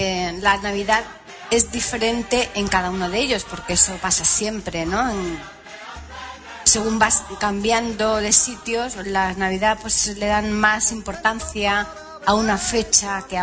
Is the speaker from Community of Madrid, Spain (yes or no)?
no; Seville, Andalusia, Spain; los que yo llevo ya de vida en Andalucía, que es de donde yo soy